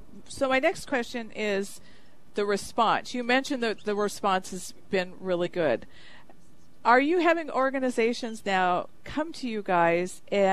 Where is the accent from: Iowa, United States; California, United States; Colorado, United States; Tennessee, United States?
California, United States; I'm from the Coachella Valley